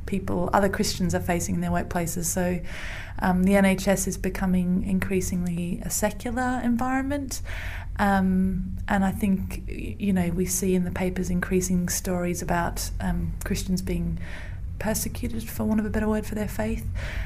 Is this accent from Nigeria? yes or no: no; Australia; moved away as an adult; now in London, United Kingdom; I'm from Australia originally, and I nursed out there for a year. I did my training out there and then moved to London about 8 years ago now.